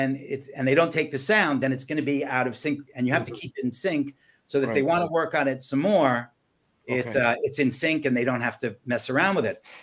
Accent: New York, United States; It was the first film I'd ever worked on. I was growing up in New York.

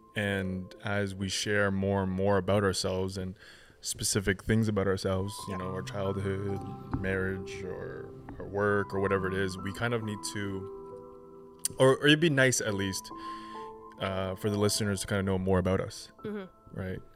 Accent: Toronto, Ontario, Canada; Jane and Eglinton. Yeah. Like North York, Toronto.

